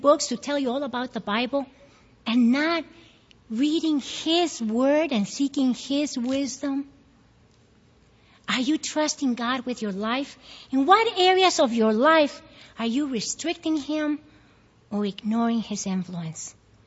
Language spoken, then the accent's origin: English; Peru; now in United States; I was born in Peru. My life was there. My family was there. My friends were there. I was happy. I was a real Peruvian. And then came a military dictatorship, and we moved to the States.